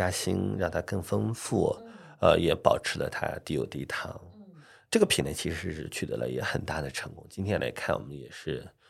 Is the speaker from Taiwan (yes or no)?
no; Northwest China, China; 对，我们西北人一定要加醋的，对吧